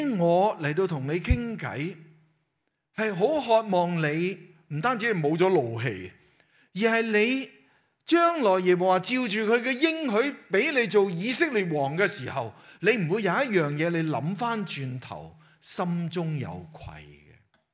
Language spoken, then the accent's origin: Cantonese; Hong Kong; 就好似我哋香港人食咗半粒荔枝嗰种嘅感觉